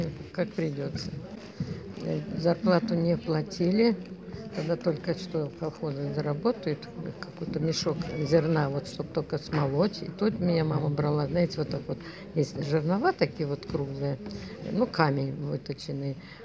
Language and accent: Russian; Klyuchevka, Novosibirsk Oblast, Russia; Я родилась в Новосибирской области, Тогучинский район, деревня Ключевка.